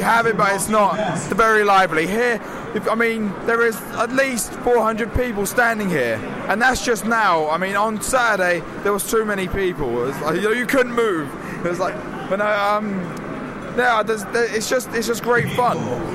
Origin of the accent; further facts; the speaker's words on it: England, United Kingdom; I come from England.